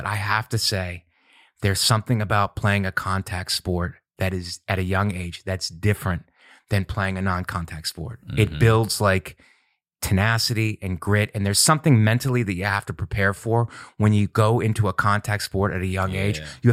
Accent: Ohio, United States; also born or lived in Florida; you know, we're from Ohio and it's Florida. It's a Florida summer.

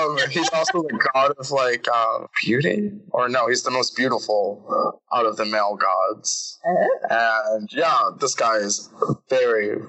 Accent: Michigan, United States; now in California, United States; Oh yeah, a little tidbit about me, listeners. Hi, I'm from Michigan. Yes, but these flies here in California are just ruthless.

